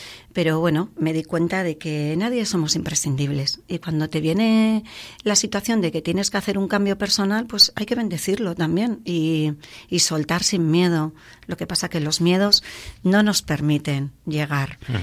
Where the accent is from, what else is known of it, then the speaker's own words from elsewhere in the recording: Limpias, Cantabria, Spain; empezar en mi pueblo de origen, en el Parador, en Limpias.